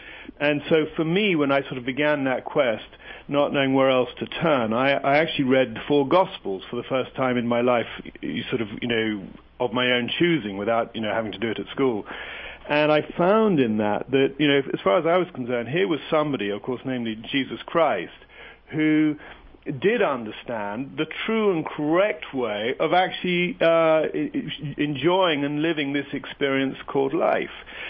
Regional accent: England, United Kingdom; now in United States; you can tell that I'm English.

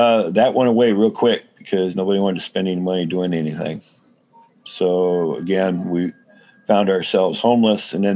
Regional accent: California, United States; now in Skagit County, United States; We came from Central California, Sierra Nevadas.

